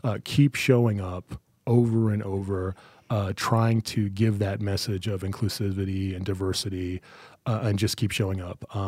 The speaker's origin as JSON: {"language": "English", "region": "Wyoming", "country": "United States", "tie": "born or raised there", "said": "I grew up in Wyoming. I'm a Wyoming guy. I grew up in Central Wyoming, and I don't know anything but hard work."}